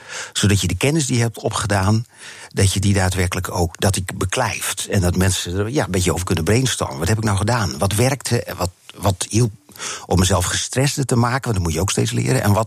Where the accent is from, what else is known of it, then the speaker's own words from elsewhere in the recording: Friesland, Netherlands; dus we komen uit Friesland, zijn we een beetje trots op